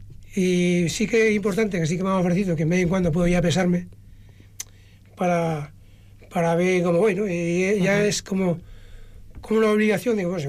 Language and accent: Spanish; Extremadura, Spain; Yo cuando estaba de vacaciones, soy extremeño, en el pueblo